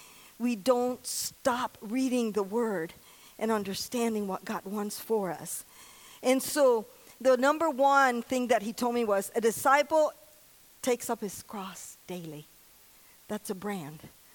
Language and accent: English; Puerto Rico; I grew up in Puerto Rico, and some of you know that, some of you don't know that.